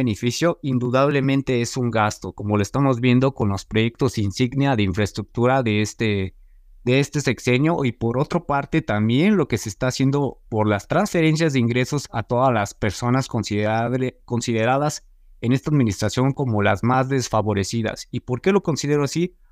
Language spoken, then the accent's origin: Spanish; Mexico; lo que tenemos que hacer como mexicanos